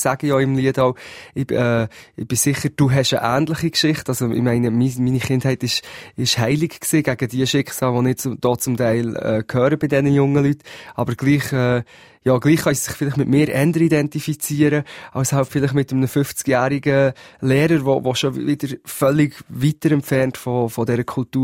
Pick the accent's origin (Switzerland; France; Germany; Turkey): Switzerland; Ich bin ein Schweizer Bub, sozusagen.